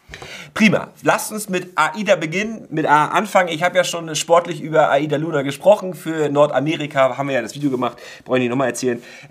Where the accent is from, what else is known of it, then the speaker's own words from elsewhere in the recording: Warnemünde, Mecklenburg-Vorpommern, Germany; die Taufe war in Warnemünde, in meinem Heimatort.